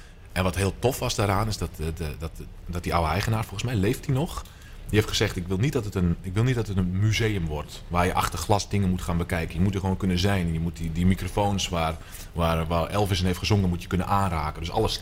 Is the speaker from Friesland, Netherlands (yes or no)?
yes; Friesland, Netherlands; Ik kwam uit Friesland. Maar toen echt, rechtstreeks.